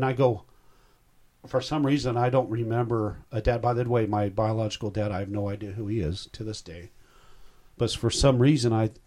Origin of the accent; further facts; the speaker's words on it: Battle Creek, Michigan, United States; born there; I was born in Battle Creek, Michigan.